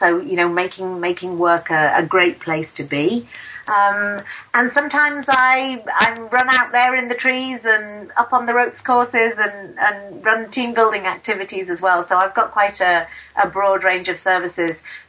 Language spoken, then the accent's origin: English; United Kingdom; now in Australia; I work with businesses here in Australia, and of course you can tell from my accent I'm from the UK